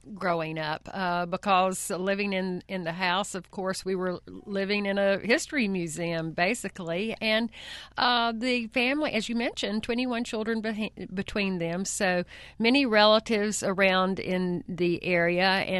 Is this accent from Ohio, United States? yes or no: no; Mount Airy, North Carolina, United States; but for me, as a child growing up in Mount Airy, I couldn't go walk the streets of Main Street without somebody stopping even me as a little child